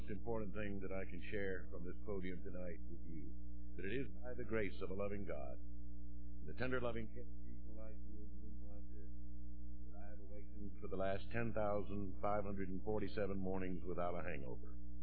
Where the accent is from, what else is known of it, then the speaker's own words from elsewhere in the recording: Georgia, United States; I was born in North Georgia, spent most of my life there